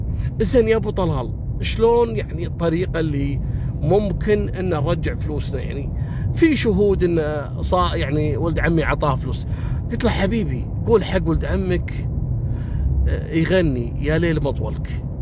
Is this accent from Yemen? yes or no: no; Kuwait; وخصوصا عندنا في الكويت.